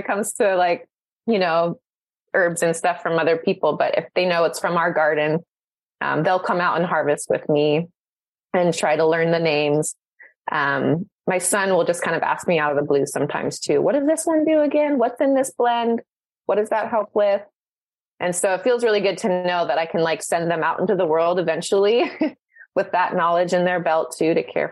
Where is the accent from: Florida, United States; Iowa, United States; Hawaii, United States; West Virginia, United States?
Hawaii, United States; now in California, United States; And then we moved to Hawaii when I was about two. So I grew up in Hawaii, but it's so great to come back to California and feel like I have a home here as well.